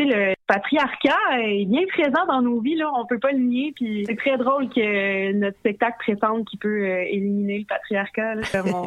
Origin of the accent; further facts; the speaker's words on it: La Pocatière, Quebec, Canada; Dans mon coin, ça, moi, j'ai grandi à la Pocatière.